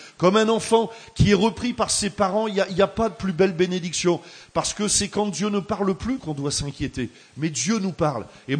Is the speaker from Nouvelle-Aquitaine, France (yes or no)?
yes; Limoges, Nouvelle-Aquitaine, France; Vous savez que moi je viens de Limoges.